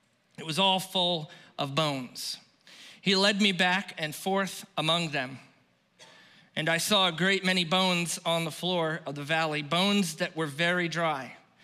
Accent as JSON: {"language": "English", "town": "Fellsmere", "region": "Florida", "country": "United States", "said": "Yuppies can pick up chicken bones at Publix, but I'm from Fellsmere."}